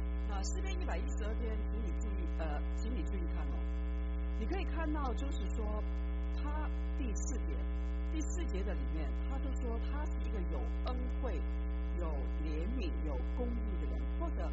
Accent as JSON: {"language": "Chinese", "country": "China", "said": "我想我们中国人会比较容易了解这个敬畏的意义"}